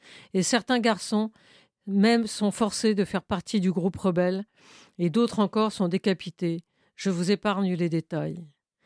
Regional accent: Kinshasa, DR Congo; Je suis né à Kinshasa, d'une famille de 4 enfants, dont 2 filles et 2 garçons.

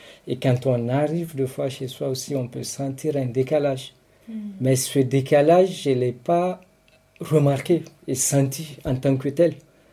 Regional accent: Niger; moved away as an adult; now in France; j'habite à Cré, ça fait plus d'une bonne dizaine d'années. Et avant, du coup, je suis né au Niger en 81 où j'ai grandi, j'ai fait mes études

